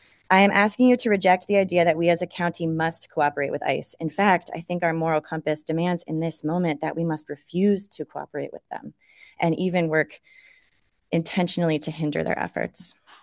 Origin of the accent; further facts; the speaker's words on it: Corning, New York, United States; I am a constituent from Corning, New York.